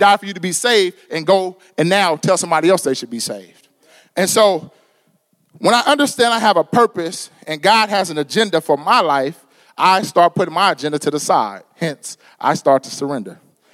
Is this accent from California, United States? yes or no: yes; Pasadena, California, United States; now in Arizona, United States; because I grew up in Pasadena, California. And Pasadena is really segregated economically.